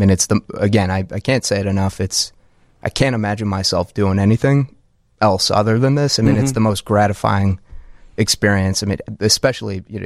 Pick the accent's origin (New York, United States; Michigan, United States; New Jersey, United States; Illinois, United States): Illinois, United States; Carbondale; I grew up in Carbondale, Illinois. I don't know if you've heard of it.